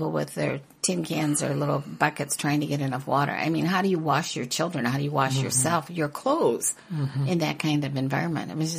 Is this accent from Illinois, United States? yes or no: yes; Wheaton, Illinois, United States; also born or lived in Chicago; Well, I was raised in Wheaton, Illinois, for the most part.